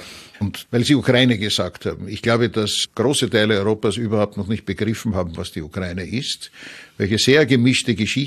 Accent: Vienna, Austria; als Wiener aus der Stadt des Sigmund Freud

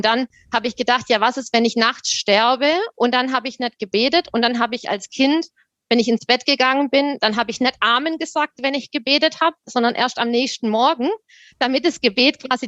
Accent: Baden-Württemberg, Germany; Ich komme aus Württemberg, bin auch aufgewachsen im württembergischen Pietismus.

